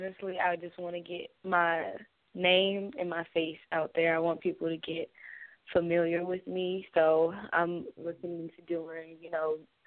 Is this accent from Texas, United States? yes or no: no; New York, United States; now in Atlanta, United States; Okay, I am from upstate New York. A lot of people may have heard of Buffalo, Niagara Falls area. I've been in Atlanta for about 6 years now